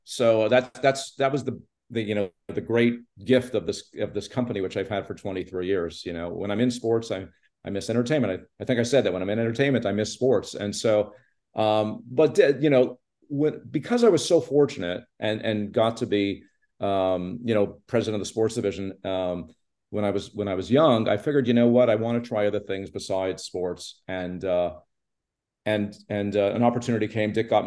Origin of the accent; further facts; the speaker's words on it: Canada; now in Los Angeles, United States; But growing up in Canada, certainly hockey is everything.